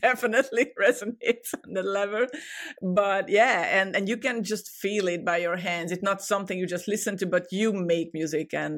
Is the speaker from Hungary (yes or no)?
yes; Hungary; English is a second language; moved away; although I moved away 20 years ago from my home country, but I, you know, deep down and I'm Hungarian.